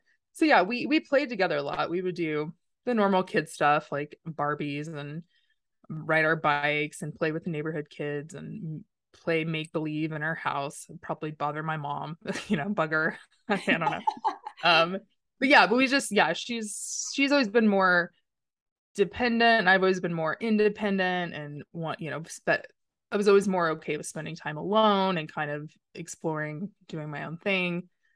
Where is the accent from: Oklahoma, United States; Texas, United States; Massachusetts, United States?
Texas, United States; now in Denver, United States; I grew up in Texas. Suburbs of Dallas-Fort Worth area, and my family is all still there. I live in Colorado. I've been in Denver for like 14 years.